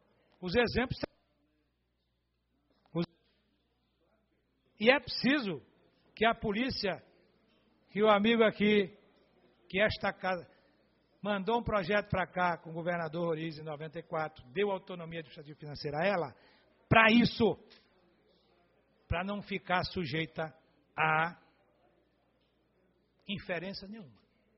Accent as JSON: {"language": "Portuguese", "region": "Piauí", "country": "Brazil", "tie": "born there", "lives_now": "Brasília, Brazil", "said": "Sou piauiense de nascimento, nordestino, portanto, mas minha cidade de adoção é aqui."}